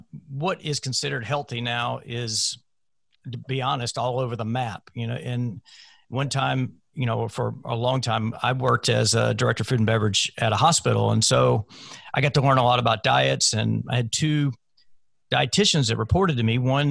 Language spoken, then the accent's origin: English; South Carolina, United States; I grew up in South Carolina, and there was one particular place, Zesto's, and we would go to the one in Triangle City in West Columbia.